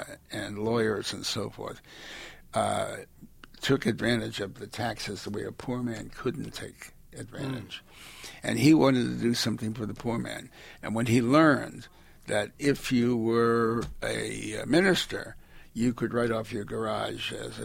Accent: United States; in my view as an American, understanding the Constitution

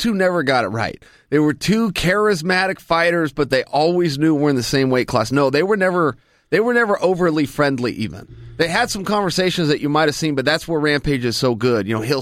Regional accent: Westland, Oregon, United States; I will go years in my hometown of Westland, Oregon, and never hear a horn.

